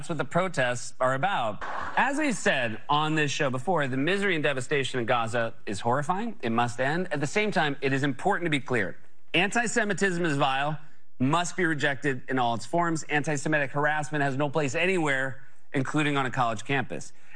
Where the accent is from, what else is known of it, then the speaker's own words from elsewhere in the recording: New York City, New York, United States; As a New Yorker, I just want to say I really appreciate knowing that this is where my tax dollars are going